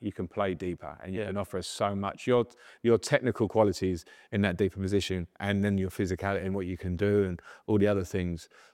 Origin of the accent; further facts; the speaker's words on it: England, United Kingdom; I certainly grew up as an English boy, wanting to represent my country once.